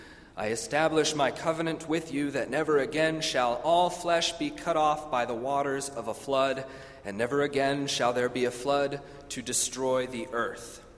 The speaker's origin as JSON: {"language": "English", "region": "Washington", "country": "United States", "said": "I'm from Western Washington State, so this is all very new for me."}